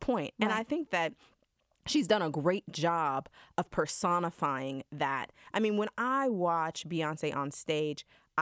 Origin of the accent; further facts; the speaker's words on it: Georgia, United States; And as a Black woman growing up in Georgia, I feel like I should have known this history.